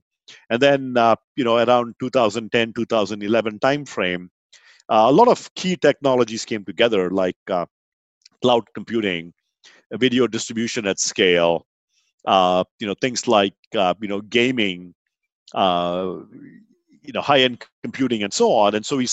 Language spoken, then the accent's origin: English; India; now in United States; I grew up in India, came to the U.S.